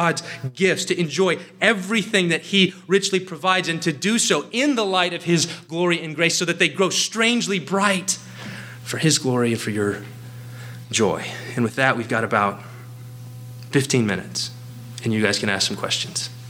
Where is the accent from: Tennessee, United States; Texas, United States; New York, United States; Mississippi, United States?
Texas, United States; I'm from Texas. I just got married.